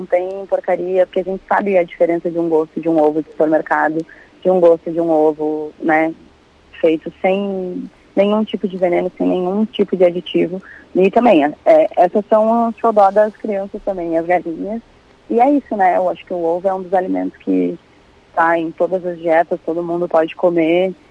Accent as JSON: {"language": "Portuguese", "town": "Caxias do Sul", "region": "Rio Grande do Sul", "country": "Brazil", "said": "Por exemplo, eu sou de Caxias, tem o pessoal que é da Serra."}